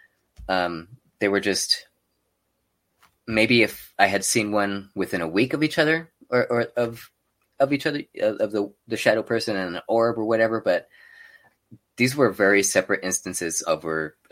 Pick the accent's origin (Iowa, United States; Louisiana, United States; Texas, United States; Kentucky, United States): Texas, United States; El Paso; Well, yeah, I'm from Texas. I'm from El Paso, Texas.